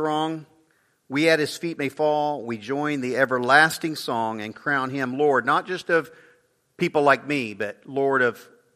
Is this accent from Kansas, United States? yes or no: yes; Hazel, Kansas, United States; Even the little Methodist church I grew up in Hazel, Kansas, we sang this all the time.